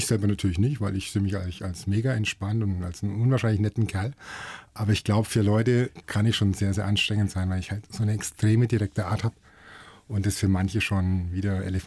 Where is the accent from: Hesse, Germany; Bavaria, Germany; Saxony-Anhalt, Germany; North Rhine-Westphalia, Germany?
Bavaria, Germany; Hof; du weißt ja, ich komme aus Hof.